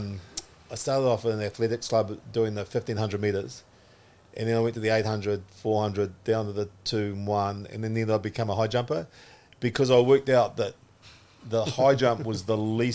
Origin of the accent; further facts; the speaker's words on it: Auckland, New Zealand; So I grew up in South Auckland. Early days in Green Lane, but then my college was at De La Salle College in Mangere.